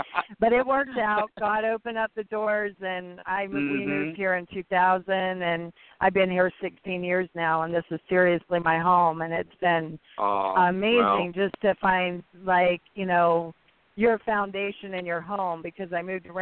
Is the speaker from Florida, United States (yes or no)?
yes; Fort Lauderdale, Florida, United States; I've always been near water, especially being born and raised in Fort Lauderdale. And that's where I'm most comfortable.